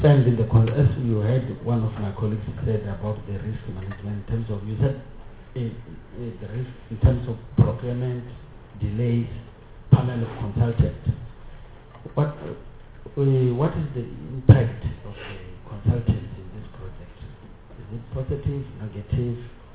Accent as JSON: {"language": "English", "region": "Limpopo", "country": "South Africa", "said": "I'm from Limpopo also."}